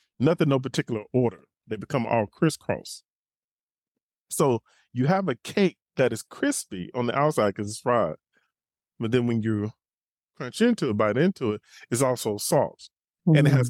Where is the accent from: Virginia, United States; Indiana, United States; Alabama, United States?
Alabama, United States; Mobile; I am from Mobile, Alabama, Southern State.